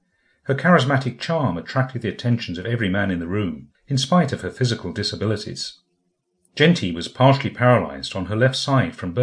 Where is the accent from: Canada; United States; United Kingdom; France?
United Kingdom; Edmonton, London; two-story, three-bedroom council house on Strawberry Road in Edmonton, a little village north of London. I was born on April 21st, 1956, the youngest child of seven.